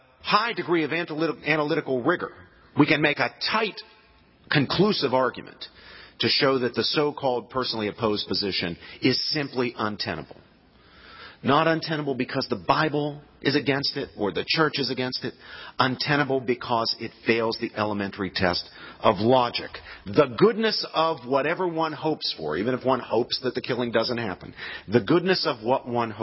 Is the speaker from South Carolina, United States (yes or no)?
no; New Jersey, United States; A good example of just this hypocrisy comes from my home state of New Jersey